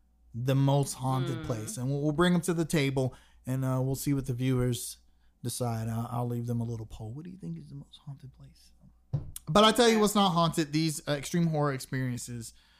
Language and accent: English; North Carolina, United States; Because we're from North Carolina.